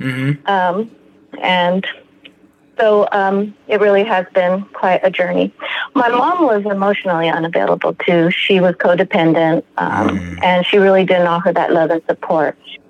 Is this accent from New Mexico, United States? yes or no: yes; New Mexico, United States; Originally from New Mexico.